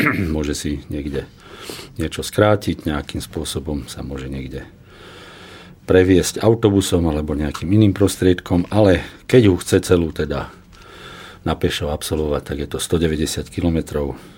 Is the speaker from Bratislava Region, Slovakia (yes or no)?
no; Kremnica, Banská Bystrica Region, Slovakia; Presne tak, ja ako rodák z Kremnice som hrdý na toto miesto